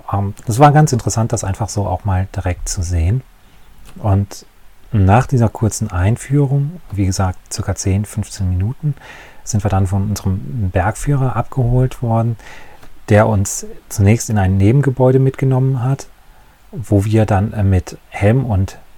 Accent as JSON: {"language": "German", "region": "North Rhine-Westphalia", "country": "Germany", "tie": "born or raised there"}